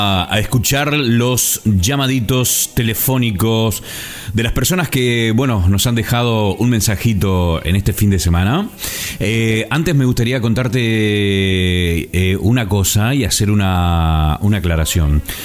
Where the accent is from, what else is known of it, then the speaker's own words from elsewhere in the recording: Concordia, Entre Ríos, Argentina; yo también soy de Entre Ríos, de Concordia